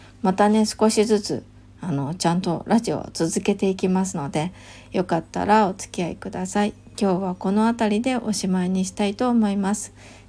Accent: Fujisawa, Kanagawa, Japan; 私の生まれ育った藤沢と同じくらい私にとって大切な土地なんですよね

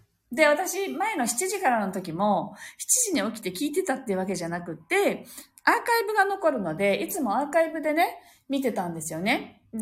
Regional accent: Okinawa, Japan; まあ私はここで生まれ育ったので他府県のことは分からなかったんですけれども、

